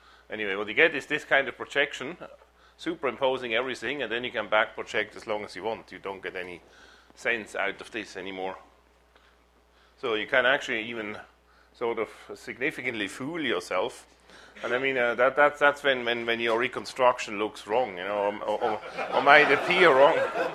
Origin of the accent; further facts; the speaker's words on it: Basel, Basel-Stadt, Switzerland; in my hometown, which is Basel.